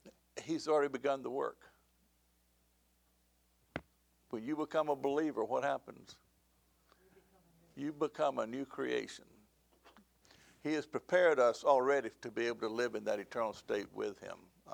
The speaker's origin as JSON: {"language": "English", "region": "the South", "country": "United States", "tie": "born or raised there", "said": "I grew up in the South, and so that word used to be idolaters."}